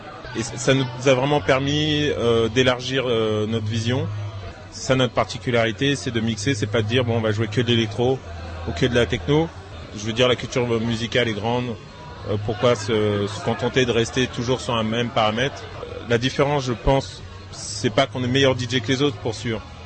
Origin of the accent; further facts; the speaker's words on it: Paris, Île-de-France, France; Moi, je viens de Paris. J'ai grandi avec